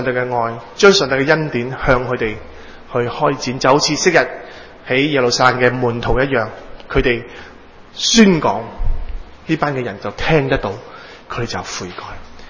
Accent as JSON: {"language": "Cantonese", "country": "Hong Kong", "accent": "Cantonese", "said": "香港人讲普通话。当然啦，佢以前讲过广东人讲普通话嘅，因为咧我啲广东腔嘅普通话咧真系非常之普通"}